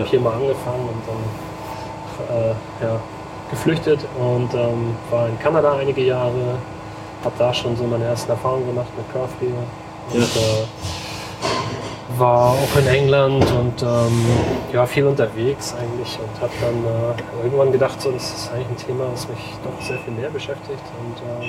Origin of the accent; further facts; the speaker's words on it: Hamburg, Germany; Ja, ich komme aus Hamburg